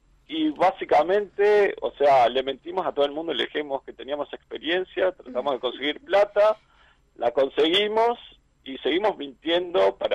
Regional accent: Canelones, Uruguay; su gran mayoría somos todos bastante canarios. Bueno, de hecho

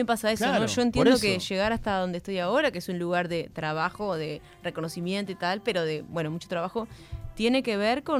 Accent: Rocha, Uruguay; Soy la más montevideana de los rochenses, eso seguro, lo debes saber muy bien, y soy la más rochense de la montevideana. Entonces, como estoy ahí en la ruta 9, a la altura de Pan de Azúcar, más o menos.

